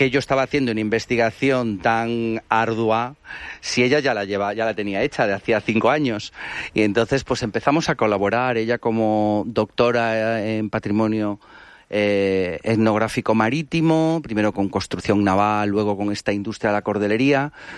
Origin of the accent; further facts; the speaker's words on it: Galicia, Spain; also born or lived in Villajoyosa; Bueno, yo nací aquí en Villajoyosa, pero me crié en Galicia. Por eso este acento que tengo.